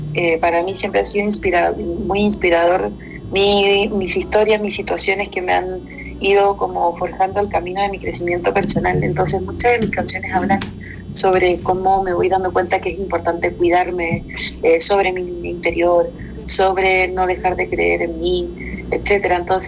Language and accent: Spanish; Chile; now in Mexico; en mi camino como cantautora chilena aquí en México